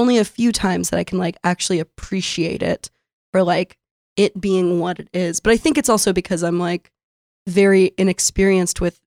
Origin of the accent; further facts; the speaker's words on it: San Diego, California, United States; now in Brooklyn, United States; I grew up in San Diego.